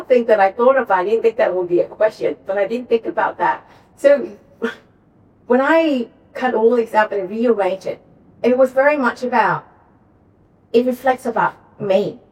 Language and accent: English; Malaysia; English is a second language; when I learned English back in Malaysia, it was, hello, how are you? I'm very well, thank you.